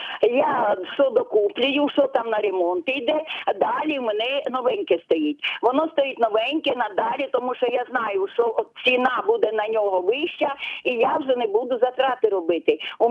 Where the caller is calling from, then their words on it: Chernihiv Oblast, Ukraine; з Чернігівщини. Я хочу що сказати. Я живу у селі сільського, як кажуть, типу.